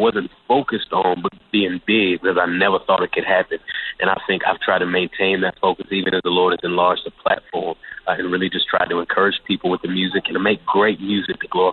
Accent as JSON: {"language": "English", "town": "Dallas", "region": "Texas", "country": "United States", "tie": "born or raised there", "said": "Well, I grew up in Dallas, Texas, where really everybody is a professing Christian."}